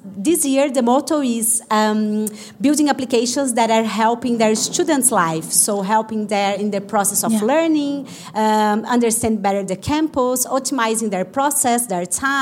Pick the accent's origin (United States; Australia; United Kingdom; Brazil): Brazil; I'm from Brazil